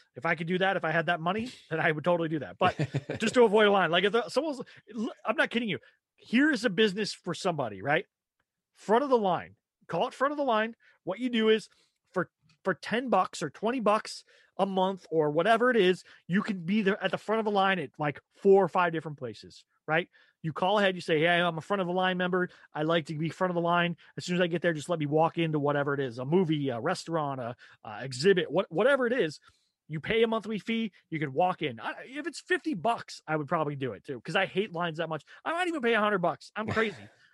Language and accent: English; Texas, United States; what I grew up in Texas. That's kind of my mentality.